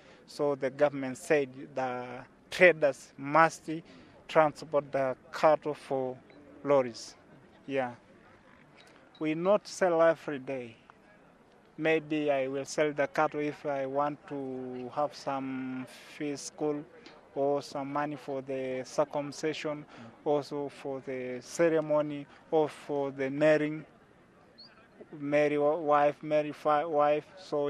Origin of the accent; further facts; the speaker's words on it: Mesrani, Arusha, Tanzania; I come from Mesrani village.